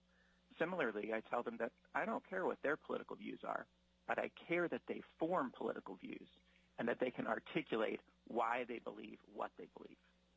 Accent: Anchorage, Alaska, United States; I was born and raised in Anchorage, where I attended public schools and ultimately graduated from A.J. Diamond High School.

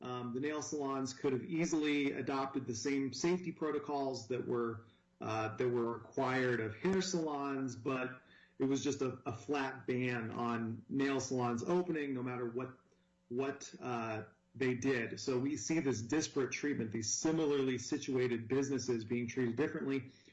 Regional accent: Ohio, United States; I am from Ohio, and in my home state, a lot of the orders came from an unelected state health director.

